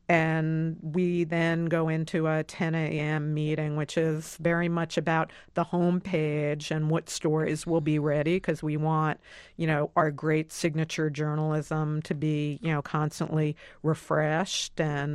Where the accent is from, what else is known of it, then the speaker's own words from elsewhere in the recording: Manhattan, New York, United States; My guilty pleasure from the days that I was just growing up in Manhattan on my subway ride is the New York Post.